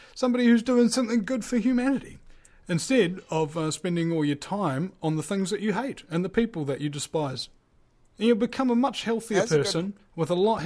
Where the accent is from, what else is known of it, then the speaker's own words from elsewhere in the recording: New Zealand; New Zealand.